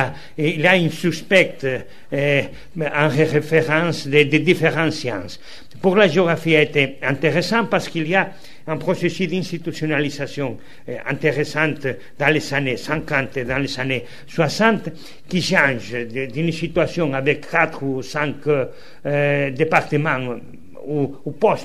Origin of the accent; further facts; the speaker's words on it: Galicia, Spain; Je suis originaire de Galice, le Portugal reste très près